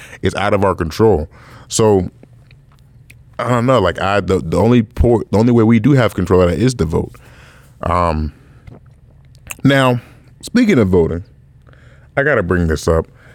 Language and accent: English; United States; I know because we grew up in America, we taught that this is the greatest country in the world